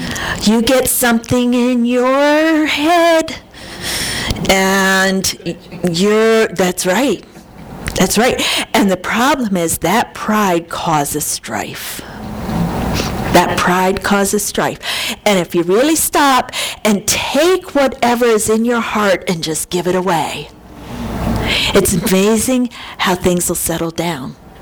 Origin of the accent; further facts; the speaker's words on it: Buffalo, New York, United States; I'm like, are you kidding me? I'm from Buffalo.